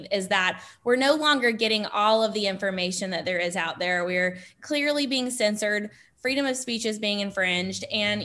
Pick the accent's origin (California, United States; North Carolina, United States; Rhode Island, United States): North Carolina, United States; Yeah, well, I grew up in North Carolina and I got my nursing degree from a school called Bob Jones in South Carolina